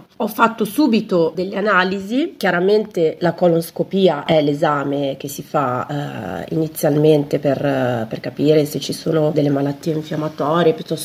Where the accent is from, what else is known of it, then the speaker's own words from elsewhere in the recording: Milan, Lombardy, Italy; Io sono di Milano, sono una personal trainer, ho un bambino di 10 anni, Gianmaria.